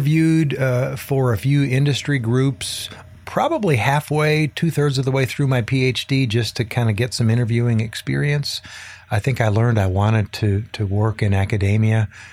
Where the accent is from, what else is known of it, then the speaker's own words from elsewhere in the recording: Minneapolis, Minnesota, United States; Prior to 1993, I grew up in South Minneapolis, so I'm actually a city kid.